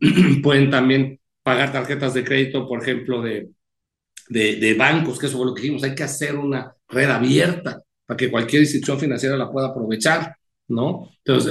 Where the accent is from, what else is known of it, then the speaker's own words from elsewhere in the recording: Mexico; muy de nuestra forma de hablar, ¿no? De los mexicanos.